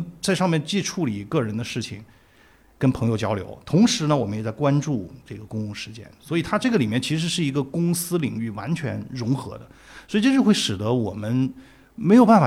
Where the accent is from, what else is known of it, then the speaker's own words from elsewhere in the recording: Hanwang, Sichuan, China; 地震那个地方就是原来我生活，就是大家看的那个汉旺啊，什么学校什么都是原来我上学的地方。